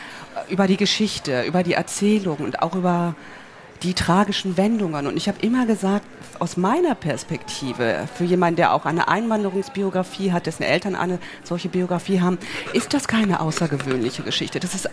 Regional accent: Herne, North Rhine-Westphalia, Germany; born there; Ich bin auch in Herne geboren.

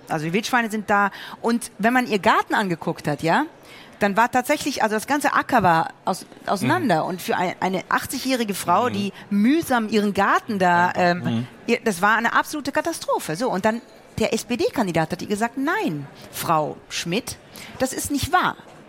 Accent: West Germany, Germany; ich komme eigentlich aus dem Westen, ich bin im Westen aufgewachsen und ich bin hier seit 1990.

